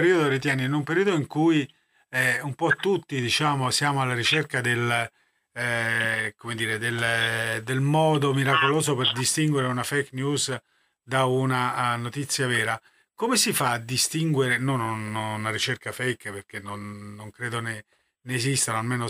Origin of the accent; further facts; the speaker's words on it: Rome, Lazio, Italy; da romano non posso non amarla